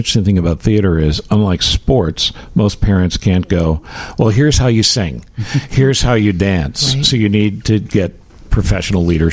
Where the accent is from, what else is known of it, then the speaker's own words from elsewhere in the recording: Ithaca, New York, United States; Yeah, I grew up in Ithaca.